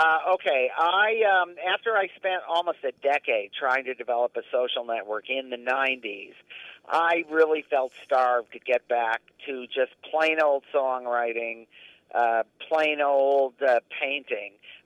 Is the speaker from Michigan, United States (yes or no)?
yes; Detroit, Michigan, United States; I say it's from growing up in Detroit. Because I got to grow up during the Motown years